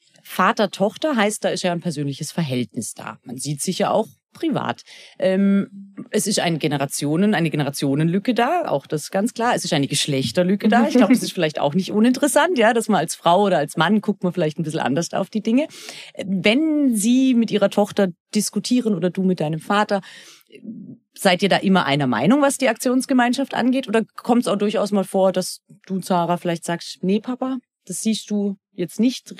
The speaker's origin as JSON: {"language": "German", "town": "Höchenschwand", "region": "Baden-Württemberg", "country": "Germany", "said": "Also ich komme aus Höchenschwand, ich bin Höchenschwanderin und habe aber in Lauching die ersten Jahre meines Lebens verbracht."}